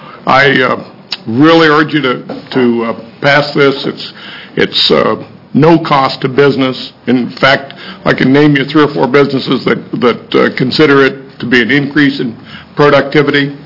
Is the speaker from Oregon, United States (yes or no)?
yes; Welches, Oregon, United States; from Welch's, Oregon.